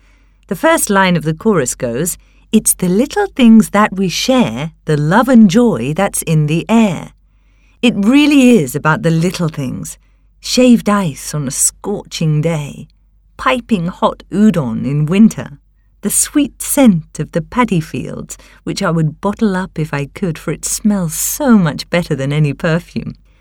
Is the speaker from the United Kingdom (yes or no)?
no; Singapore; I'm excited at the thought of showing my new friends around my hometown when they visit Singapore.